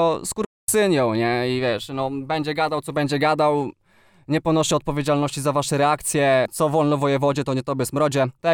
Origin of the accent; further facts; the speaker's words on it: Olsztyn, Warmian-Masurian Voivodeship, Poland; also born or lived in Morąg; jestem z Olsztyna, urodziłem się w Morągu, pozdrawiam też Morąg, pozdro. Ale tak naprawdę całe życie w Olsztynie mieszkam i chcę wspierać swoich ziomali. No jestem z tego miasta po prostu